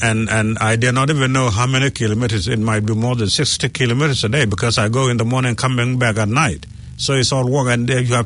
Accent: New Zealand; I'm not a refugee. I'm a New Zealander.

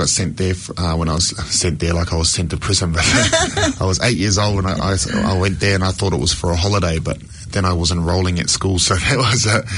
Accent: Hamilton, Waikato, New Zealand; born there; also born or lived in Samoa

